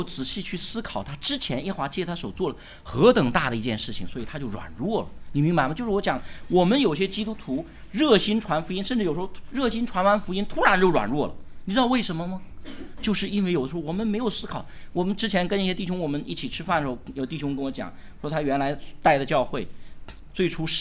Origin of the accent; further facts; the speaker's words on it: China; 我们中国人经常犯的一个错误是根据品格